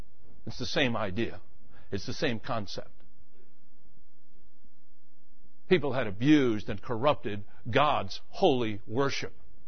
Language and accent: English; Levittown, New York, United States; I grew up in Levittown, New York. That's the population of Levittown, New York, about 50,000 people.